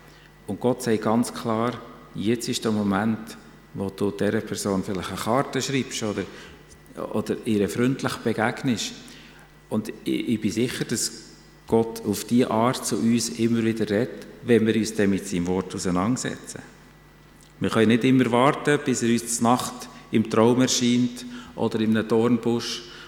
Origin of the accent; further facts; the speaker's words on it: Switzerland; Ich stelle meine Unfähigkeit voran, als Schweizer sowieso.